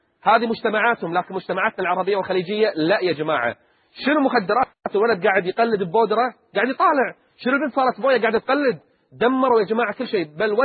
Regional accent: Kuwait; تذكرون الفضائية اللي فتحت عندنا بالكويت في انتخابات مجلس الأمة

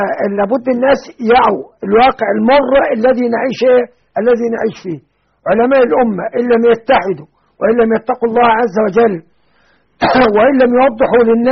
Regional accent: Beni Suef, Beni Suef Governorate, Egypt; واحد متقدم للانتخابات على صفوف بعض الجهات الإسلامية عندنا في بني سويف

